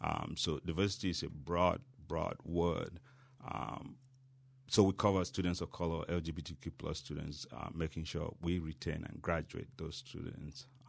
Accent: Cameroon; moved away as an adult; now in United States; I came from Cameroon in West Africa, and that was in 2002. And I can tell you it was very cold. But I stayed 18 years later.

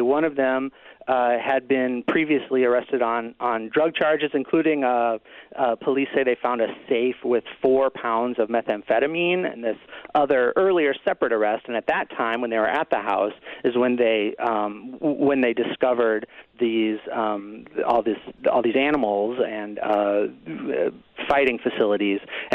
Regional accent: Illinois, United States; I grew up in Central Illinois. My family, it's Cubs people.

